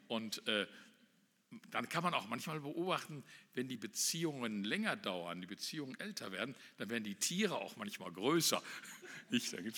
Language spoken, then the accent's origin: German; North Rhine-Westphalia, Germany; Ich bin im Ruhrgebiet aufgewachsen, da gab es viele Taubenzuchtvereine, so in den Bergmannsiedlungen